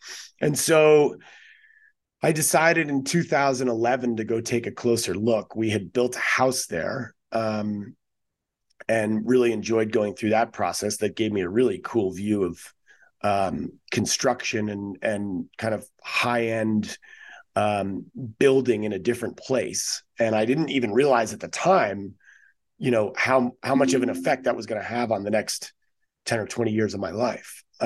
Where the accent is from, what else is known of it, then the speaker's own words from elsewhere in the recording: East Coast, United States; moved away as an adult; I grew up on the East Coast, and that was sort of what everybody did.